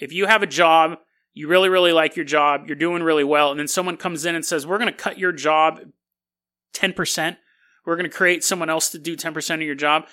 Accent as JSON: {"language": "English", "country": "United States", "said": "I must say that as an American, I have seen one or two examples lately of the parties not getting along."}